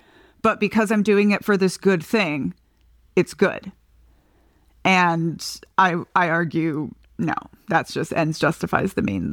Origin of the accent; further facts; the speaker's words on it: Philippines; born there; also born or lived in Japan / Peru / Brazil; I was born in the Philippines. So I was born in the Philippines just as the Marcos dictatorship was falling, in fact. Then I spent 3.5 years in Japan. Then we spent a year in Peru. Then we spent a decade in Brazil.